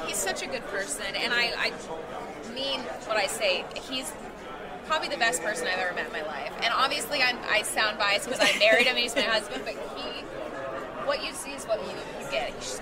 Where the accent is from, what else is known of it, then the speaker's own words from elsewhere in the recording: Sicily, Italy; also born or lived in Vicenza; I'm Sicilian, so it's a completely different language, but I was born in Vicenza. My whole family's from Corleone, but...